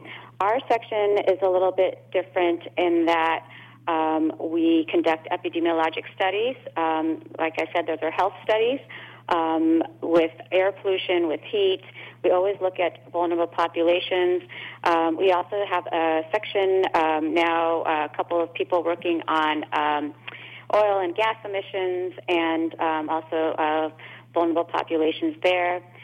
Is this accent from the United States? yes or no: no; India; so I'm originally from India, and visiting India as a child really made a strong impression on me